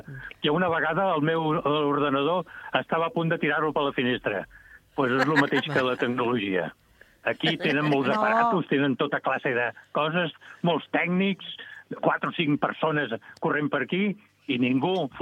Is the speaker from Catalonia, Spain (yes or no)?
yes; Barcelona, Catalonia, Spain; els de Barcelona, com jo, que sóc un barceloní portat cap al camp